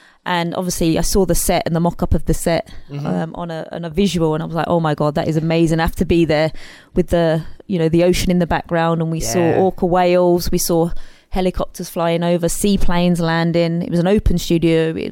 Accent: England, United Kingdom; I knew nothing about the American college system because you don't growing up in England.

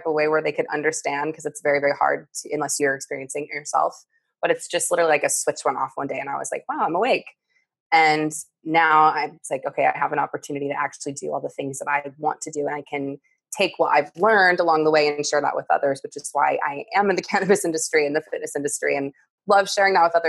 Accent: Indiana, United States; And I'm from Indiana where it's like, no, like it's reefer madness, like very throwback, like old school beliefs

